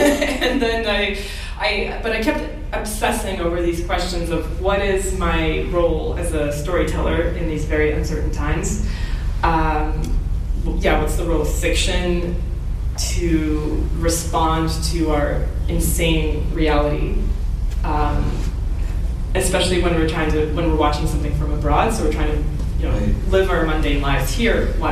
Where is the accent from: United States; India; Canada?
Canada; also born or lived in Ukraine; I was born in Ukraine, and I've, you know, I grew up in Canada and I've visited many times. So I maintain a connection there.